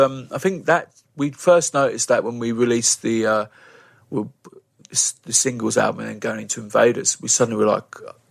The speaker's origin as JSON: {"language": "English", "region": "East of England", "country": "United Kingdom", "tie": "born or raised there", "said": "growing up in Essex"}